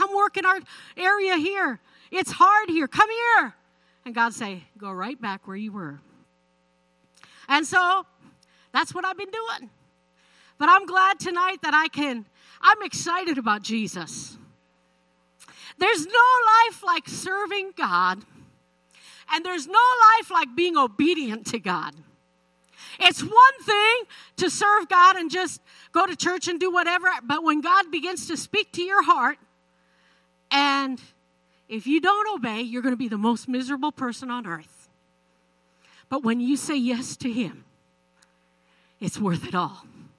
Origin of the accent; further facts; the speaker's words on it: Prince Albert, Saskatchewan, Canada; I'm originally from Canada, Saskatchewan. And I grew up in Prince Albert.